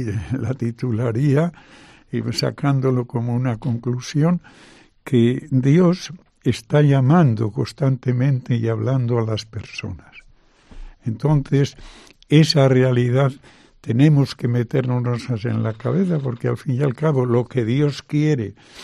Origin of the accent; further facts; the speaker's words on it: Castile, Spain; mire, a mí no me mande a esa zona porque yo soy castellano. Los castellanos parece que somos muy secos